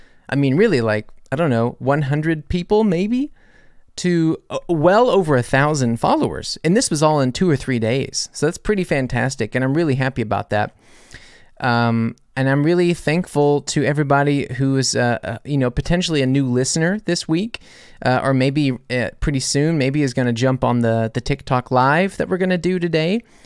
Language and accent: English; United States; now in Germany; talking about being an American in Germany